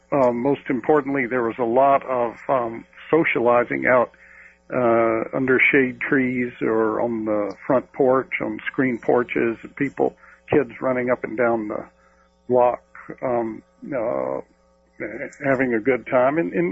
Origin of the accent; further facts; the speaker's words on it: Georgia, United States; I grew up in Georgia, and where AC. That was one of the early adopting states for air conditioning because of the heat and humidity there.